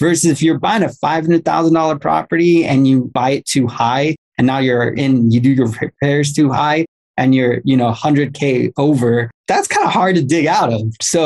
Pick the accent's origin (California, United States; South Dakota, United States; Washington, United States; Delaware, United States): California, United States; Los Angeles; I'm from Los Angeles.